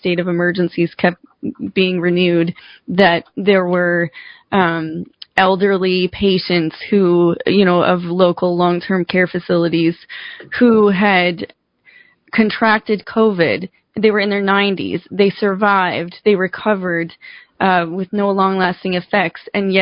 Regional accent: Grand Manan Island, New Brunswick, Canada; I'm from Graminan Island, New Brunswick, and we actually, it's like population, I don't know, 2,400 people.

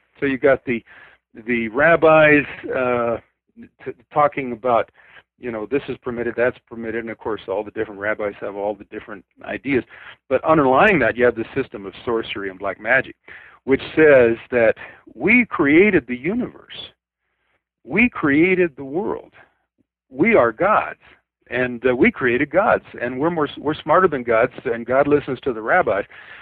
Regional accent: United States; And, you know, I'm pretty proud of that now, although since I grew up in America, it took me, you know, about 30 years to realize that it was, you know, something, you know, unique and to be proud

